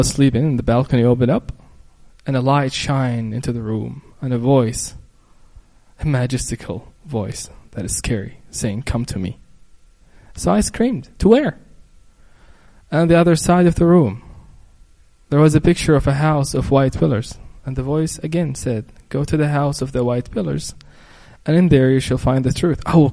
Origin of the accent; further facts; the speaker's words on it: Mecca, Makkah Province, Saudi Arabia; I grew up in Mecca, Saudi Arabia. It's the heart of Islam, the birthplace of Islam. My dad is an Islamic mufti.